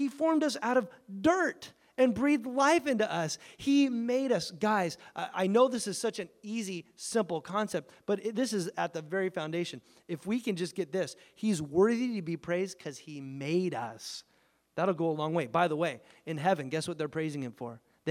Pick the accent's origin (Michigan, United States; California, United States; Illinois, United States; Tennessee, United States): California, United States; I grew up in Southern California. I didn't, herd sheep.